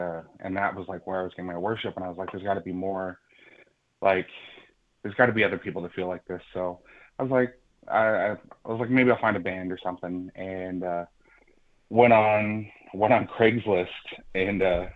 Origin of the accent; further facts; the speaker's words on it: Indiana, United States; also born or lived in Washington State; I had moved to Indiana, and I grew up in Indiana, but I moved back from Washington State